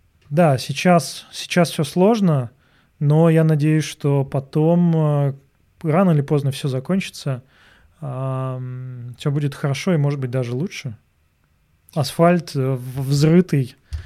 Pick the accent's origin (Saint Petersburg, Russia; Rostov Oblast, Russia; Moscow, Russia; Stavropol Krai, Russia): Saint Petersburg, Russia; просто я из Питера, я как бы там родился и рос.